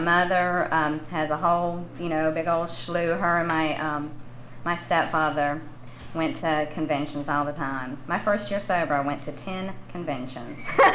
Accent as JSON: {"language": "English", "region": "Georgia", "country": "United States", "also_born_or_lived": "Valdosta", "lives_now": "Norcross, United States", "said": "I'm from Middle Georgia, and after 2 years of sobriety, I moved to Valdosta to go to school"}